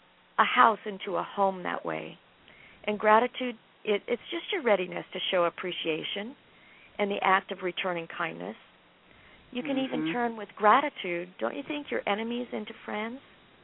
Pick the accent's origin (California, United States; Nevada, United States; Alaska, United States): Nevada, United States; Las Vegas; I'm from Las Vegas.